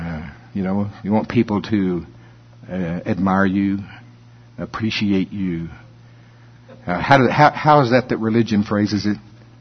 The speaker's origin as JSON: {"language": "English", "region": "the South", "country": "United States", "tie": "born or raised there", "said": "The kind of churches I grew up in the South, it was just not wrong to smoke."}